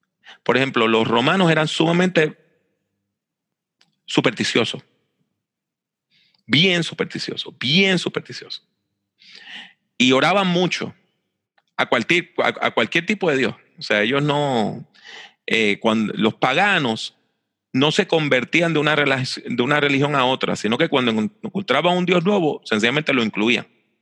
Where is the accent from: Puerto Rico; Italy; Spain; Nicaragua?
Puerto Rico; Yo soy hombre y yo soy puertorriqueño. Yo leo la Biblia como un hombre puertorriqueño.